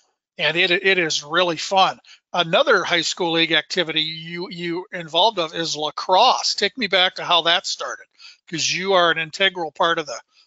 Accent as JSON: {"language": "English", "region": "Iowa", "country": "United States", "also_born_or_lived": "Phoenix", "said": "I'm from Iowa. I think we're fortunate to have ended up in Minnesota."}